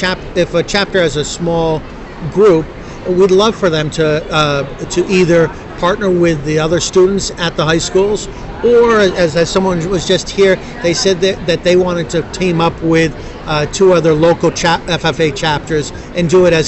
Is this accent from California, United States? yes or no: no; Florida, United States; I'm from Southwest Florida.